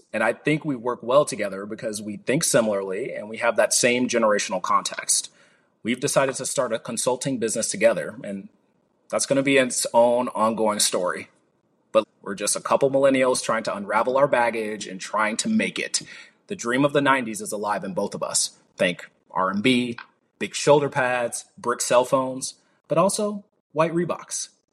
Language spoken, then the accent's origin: English; California, United States; born there; also born or lived in Chicago / Portland; now in Atlanta, United States; I was born in California, and then I lived in Chicago, and I did a short stint in Portland, Oregon.